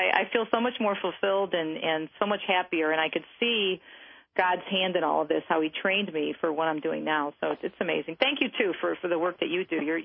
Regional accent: Michigan, United States; across my home state of Michigan.

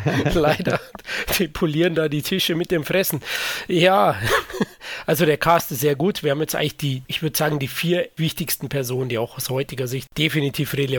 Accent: Germany; Ich bin Deutscher

